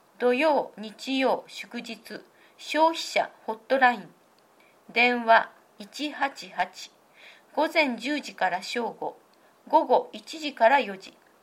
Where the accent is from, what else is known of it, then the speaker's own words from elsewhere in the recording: Kyoto, Japan; now in Kikuchi, Japan; 出身は京都ですが、一緒に引っ越してくれた両親に感謝しています。